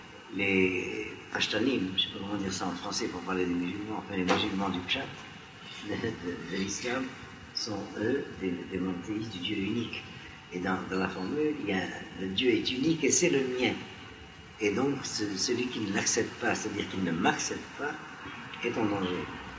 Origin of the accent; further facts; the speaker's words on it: Algeria; je me souviens de cette expérience en tant que petit Algérien de l'Ouïe, parce que, en tant que juif